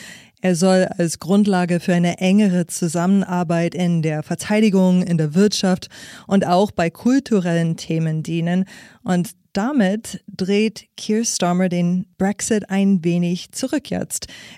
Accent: United States; Ist das mit dem, was wir in meinem Heimatland in den USA sehen, vergleichbar?

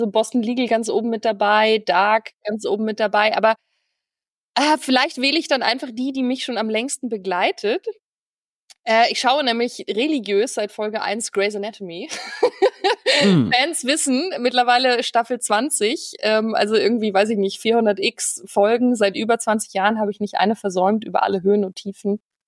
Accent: Millstatt, Carinthia, Austria; now in Germany; Aber in Kärnten ist meine Heimat. Millstatt liegt an einem wunderbaren Bergsee, den ich über alles liebe, in dem ich schwimmen gelernt habe.

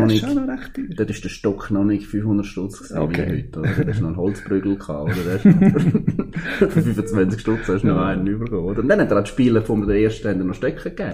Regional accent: Graubünden, Switzerland; Ja, durch meinen Wohnort. Ich glaube, ich bin in Engadin aufgewachsen.

